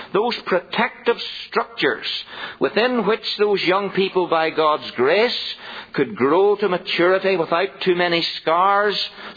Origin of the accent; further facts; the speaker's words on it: Ireland; when I was growing up in Ireland as a boy